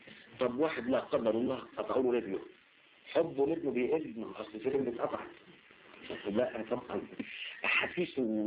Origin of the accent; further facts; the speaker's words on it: Egypt; كان شيء معروف عندنا في مصر يعني.